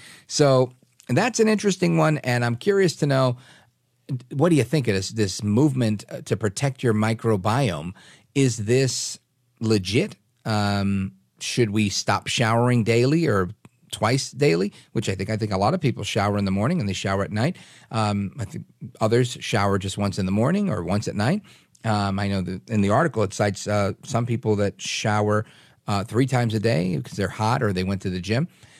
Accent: Brooklyn, New York, United States; And as I was growing up, I grew up in Brooklyn.

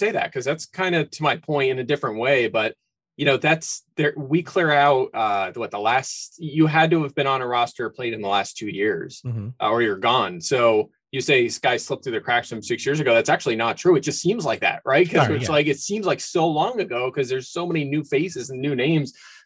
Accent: Philadelphia, Pennsylvania, United States; I grew up in the Philly area. So obviously this one's a little close to my heart growing up at the Vet

